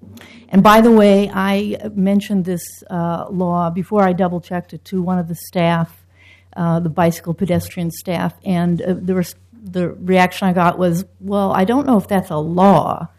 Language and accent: English; St. John's, Newfoundland and Labrador, Canada; I'm from St. John's.